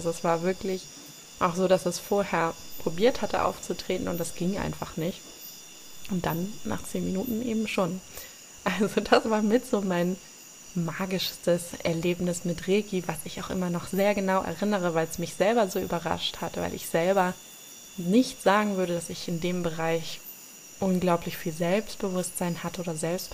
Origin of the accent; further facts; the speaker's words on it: Germany; Da sind wir wieder bei dem Als Deutscher ist man einfach auf alles vorbereitet. Also wirklich gegen alles gewappnet, was einem passieren kann. Das war ich natürlich auch. Da schließe ich mich gerne mit ein.